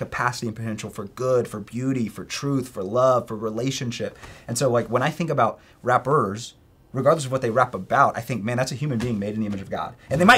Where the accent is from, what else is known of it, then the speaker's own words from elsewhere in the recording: Oklahoma, United States; We're from Oklahoma, and Damian Lillard has called himself the Thunder Killer.